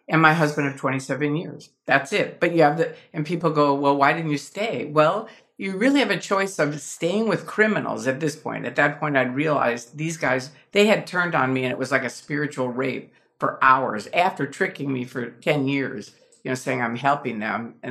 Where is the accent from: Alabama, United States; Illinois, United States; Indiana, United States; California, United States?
Illinois, United States; Chicago; and I grew up in Chicago around the mafia